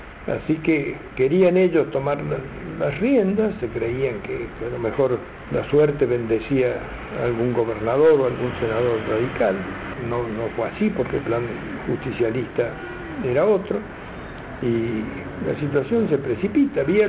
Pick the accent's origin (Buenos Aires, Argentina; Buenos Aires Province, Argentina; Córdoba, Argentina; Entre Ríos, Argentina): Córdoba, Argentina; Me acuerdo porque por ahí las crisis sociales, cuando era niño en Córdoba, eran por el precio del transporte.